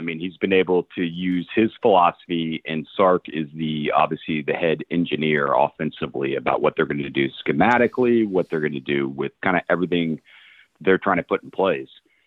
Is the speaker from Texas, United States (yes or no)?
yes; Austin, Texas, United States; I just come from a different generation, and I'm from Austin, and we make eye contact, and we talk to people, okay?